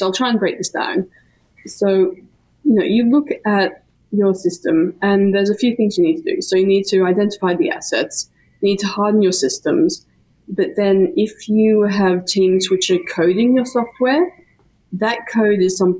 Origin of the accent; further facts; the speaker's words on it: Melbourne, Victoria, Australia; growing up in Melbourne